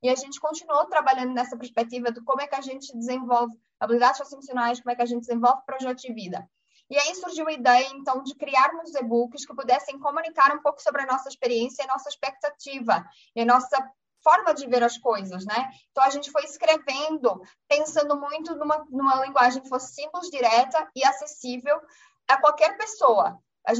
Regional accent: Portugal; Mas eu sou fruto muito da educação e da educação pública completamente gratuita que eu vivi a minha vida toda em Portugal.

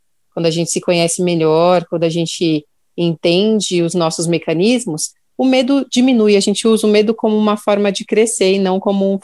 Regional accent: São Paulo, Brazil; Eu sou de São Paulo, estou morando em São Paulo

